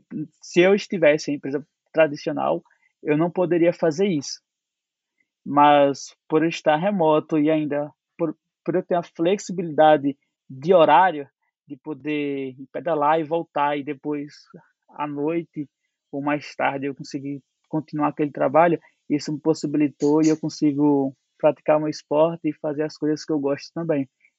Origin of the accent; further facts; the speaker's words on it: Northeast Region, Brazil; como eu falei, eu sou nordestino, eu gosto de ler.